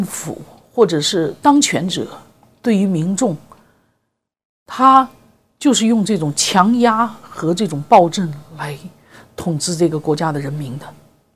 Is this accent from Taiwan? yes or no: no; China; 所以作为中国人来讲，